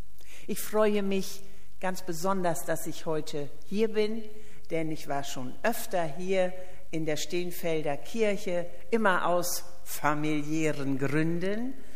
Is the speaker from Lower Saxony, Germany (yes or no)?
yes; Backemoor, Lower Saxony, Germany; Ich komme ja aus Backemoor.